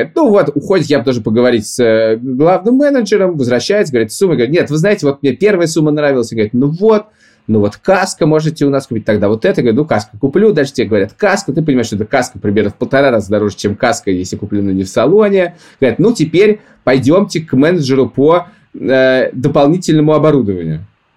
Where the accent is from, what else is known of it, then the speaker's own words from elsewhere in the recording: Russia; я типичный россиянин.